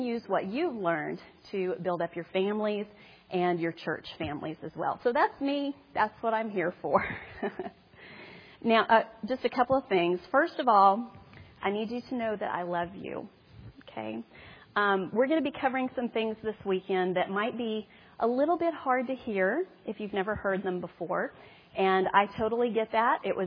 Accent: Baton Rouge, Louisiana, United States; just so I'm not a total stranger up here, I'm from Baton Rouge, Louisiana.

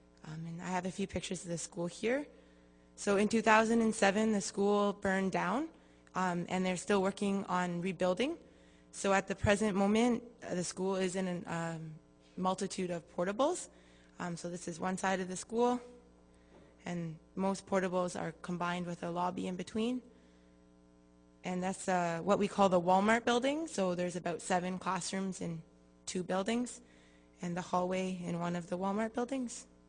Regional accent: Canada; As a Canadian

